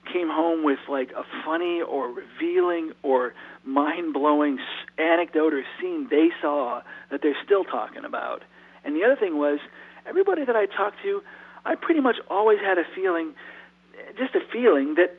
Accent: Detroit, Michigan, United States; I think that I grew up in Detroit, and I grew up listening to all kinds of music on the radio, Motown most of all, of course.

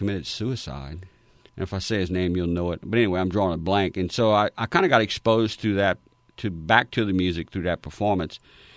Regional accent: Crowley, Louisiana, United States; And we're both from Crowley.

